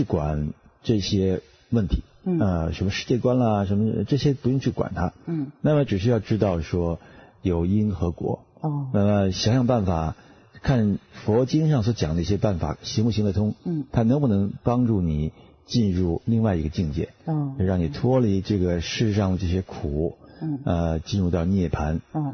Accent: China; moved away; 我是从大陆刚刚出来的，

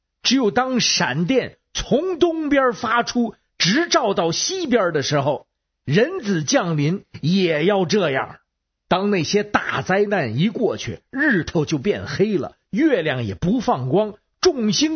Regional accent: Beijing, China; 我是北京的

